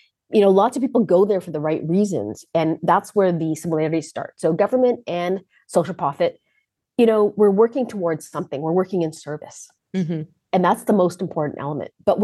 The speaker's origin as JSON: {"language": "English", "country": "Canada", "tie": "born or raised there", "also_born_or_lived": "Uganda", "said": "I'm a refugee to Canada. I was born in Uganda. Indian heritage, African born, raised in Canada with a Persian name."}